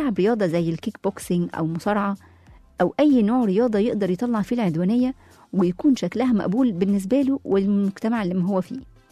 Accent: Egypt; وإحنا بقى كمصريين شاطرين قوي في الحتة دي.

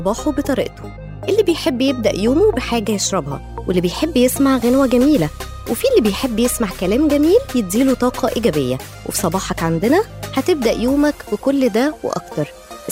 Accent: Egypt; عربية الفول عندنا في مصر من أحلى وأجمل الطقوس اللي بتتعمل في بلدنا الصبح.

